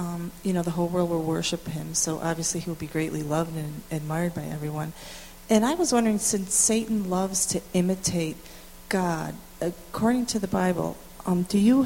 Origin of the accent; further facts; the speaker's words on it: Grand Island, New York, United States; I'm from Grand Island, New York.